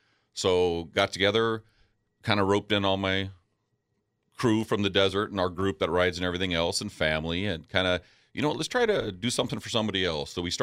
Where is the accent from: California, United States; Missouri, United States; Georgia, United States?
California, United States; Chula Vista; Gone as a kid with neighbors, they kind of got me into it growing up in Chula Vista.